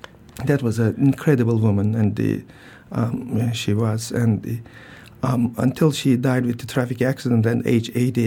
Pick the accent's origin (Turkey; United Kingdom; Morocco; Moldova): Turkey; moved away as an adult; now in New Haven, United States; I'm a native of Turkey, and that's my hometown, home country. I grew up there and then finished medical school